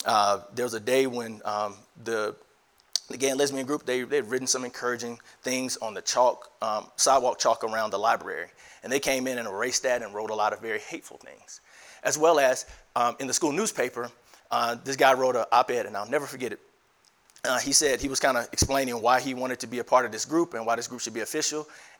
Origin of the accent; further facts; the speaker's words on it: Birmingham, Alabama, United States; I grew up in Birmingham, Alabama. My parents grew up in a segregated Birmingham.